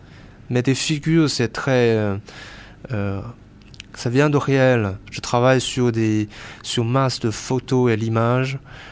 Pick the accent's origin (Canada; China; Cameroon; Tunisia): China; French is a second language; now in France; c'est un endroit que j'ai toujours rêvé quand j'étais petit en Chine